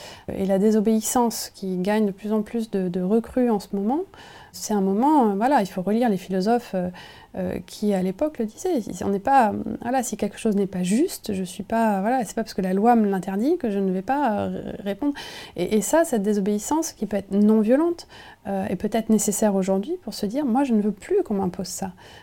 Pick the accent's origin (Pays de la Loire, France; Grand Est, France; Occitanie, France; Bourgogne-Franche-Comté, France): Bourgogne-Franche-Comté, France; Nevers; J'ai grandi en Bourgogne, à Nevers, un endroit où il n'y avait pas trop de, pas trop de maisons. Ça s'est construit. J'ai vu l'urbanisation.